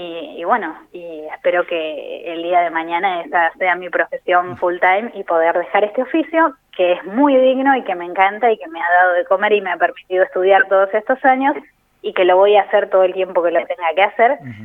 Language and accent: Spanish; Bahía Blanca, Buenos Aires Province, Argentina; yo soy de Bahía Blanca, que a pesar de que hay mucha pobreza, no se compara con las dimensiones de ustedes